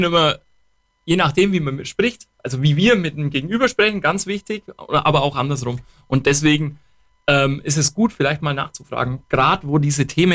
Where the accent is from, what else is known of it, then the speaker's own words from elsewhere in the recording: Bavaria, Germany; Wir kommen aus dem Allgäu, gut behütet.